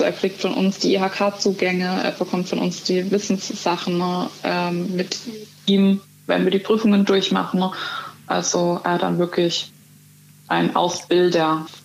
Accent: Heidelberg, Baden-Württemberg, Germany; in meiner Heimat, in Heidelberg, da wo ich herkomme

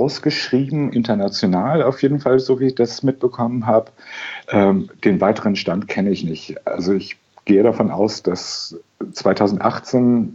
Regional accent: Lübeck, Schleswig-Holstein, Germany; born there; moved away as an adult; also born or lived in Karlsruhe; now in Hamburg, Germany; weil ich als gebürtiger Lübecker zum Studieren nach Karlsruhe gezogen bin und dort 27 Jahre gelebt habe.

